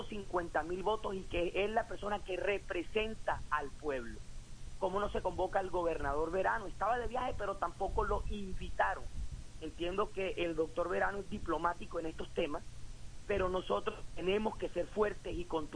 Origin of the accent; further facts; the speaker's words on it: Barranquilla, Atlántico, Colombia; Yo estoy cansado, como cada barranquillero, estoy cansado